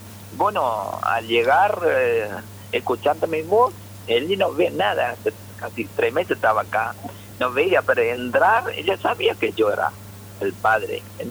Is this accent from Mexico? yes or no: no; Kerala, India; Spanish is a second language; soy de la India, la zona, bueno, del sur de la India, se llama Kerala